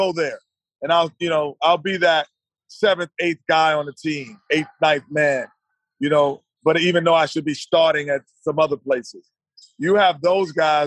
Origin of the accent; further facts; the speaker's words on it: New York, United States; Yeah, I you know, being a New Yorker, you know, I always root subliminally for them